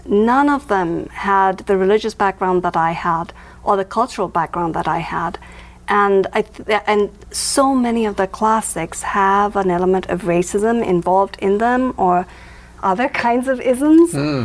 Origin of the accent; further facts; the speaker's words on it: India; I grew up in India.